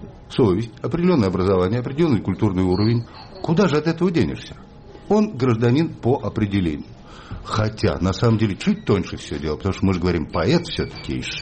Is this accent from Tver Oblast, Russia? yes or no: no; Saratov, Saratov Oblast, Russia; родившись в Саратовской области и живя в городе Саратове, провинциальном большом, закрытом городе, промышленном